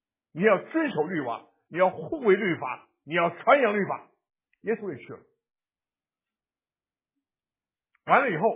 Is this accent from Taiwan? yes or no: yes; Taiwan; 我们小时候在台湾